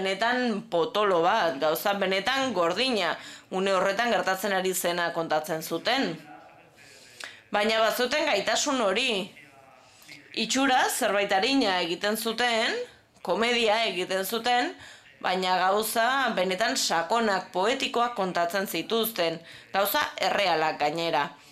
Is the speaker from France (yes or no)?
no; New York, United States; accent: Puerto Rican; now in Spain; Ni New Yorkekoa naiz. Eta ni hasi nintzen auzoan badaude Puerto Ricoko jendea, Kubakoa, mexikarrak